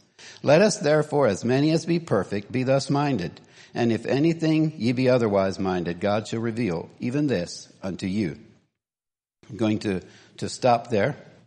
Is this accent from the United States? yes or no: yes; Tennessee, United States; I grew up in Tennessee and we had military base close